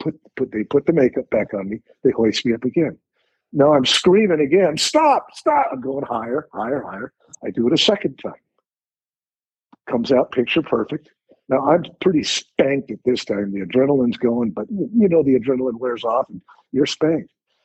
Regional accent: Woodland Hills, California, United States; When I was a kid, okay, we grew up in Woodland Hills.

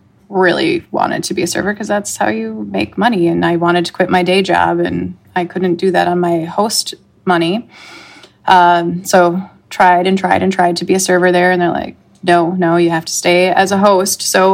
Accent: Tulsa, Oklahoma, United States; I grew up in Tulsa. I was at the time living in my parents' basement after my failed Denver experience.

